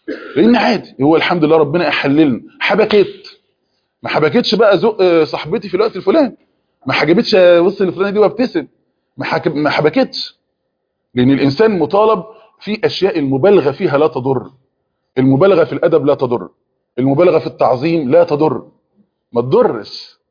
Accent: Egypt; احنا مثلا عندنا في مصر

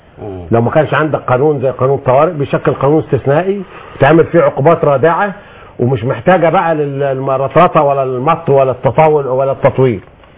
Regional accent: Upper Egypt, Egypt; عندنا في الصعيد

